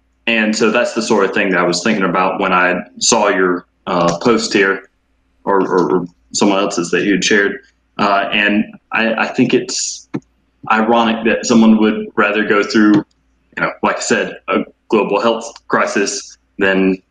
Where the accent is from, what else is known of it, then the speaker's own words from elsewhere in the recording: Alabama, United States; I'm 24. I was raised in Alabama as a very conservative Baptist Christian